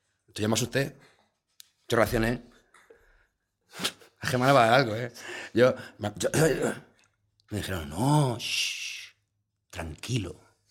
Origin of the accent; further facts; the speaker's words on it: Castilla-La Mancha, Spain; now in Madrid, Spain; Yo me crié en la Sierra del Segura, como Tarzán, entre jabatos